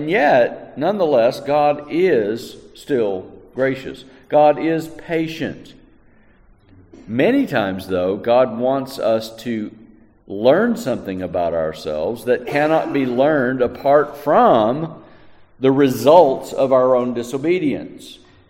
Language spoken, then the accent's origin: English; Texas, United States; I grew up in West Texas in a town 70% Hispanic. And, you know, I know a lot of words in Spanish.